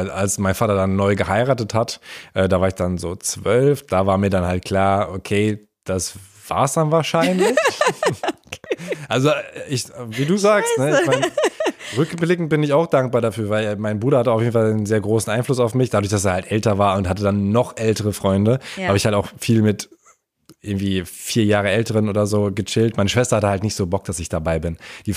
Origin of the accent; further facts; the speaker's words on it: Aalen, Baden-Württemberg, Germany; Ja, Aalen einfach.